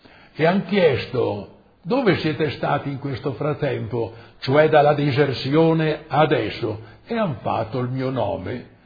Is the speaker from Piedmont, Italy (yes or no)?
no; Sover, Trentino-Alto Adige, Italy; born there; sono nato a Monte Sover, comune di Sover, in Val di Sembra, il 14 agosto 1910.